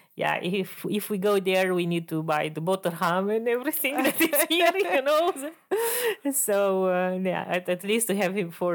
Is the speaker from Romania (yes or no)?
yes; Romania; he knows that I come from Romania